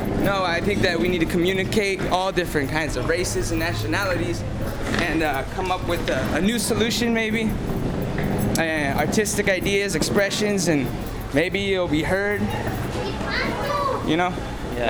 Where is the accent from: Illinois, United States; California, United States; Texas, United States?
California, United States; San Francisco; I'm from San Francisco. And I came down here, well, because my parents are both, they came here illegally.